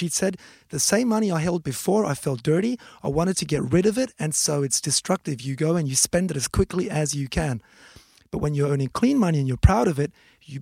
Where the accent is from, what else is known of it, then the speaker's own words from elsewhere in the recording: Switzerland; English is a second language; from where I come from Switzerland, there are many social businesses.